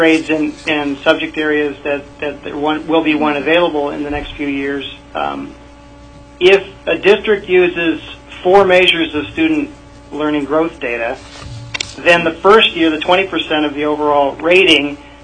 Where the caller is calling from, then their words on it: Anchorage, Alaska, United States; I'm in Anchorage.